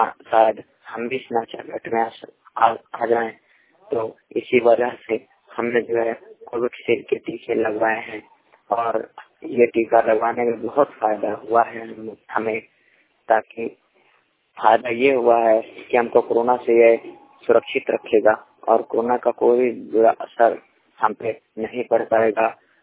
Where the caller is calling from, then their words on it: Banda, Uttar Pradesh, India; मोहिपोटर खेसिंह जिला बांदा उत्तर प्रदेश से।